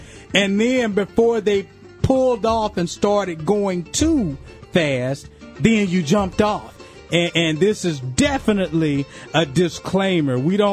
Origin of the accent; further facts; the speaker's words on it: Chicago, Illinois, United States; I was born, we grew up in the ghettos of Chicago. The first 7-8 years of my life, right across the street, around the corner from Chinatown